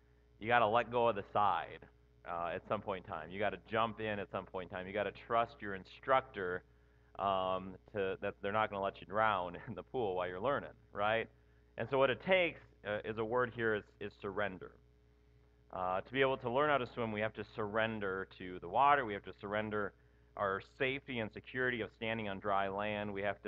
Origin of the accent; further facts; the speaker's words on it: Minnesota, United States; growing up in Minnesota, it almost seemed like it was a requirement to learn how to swim, right? Because there was a lake about every time you turned around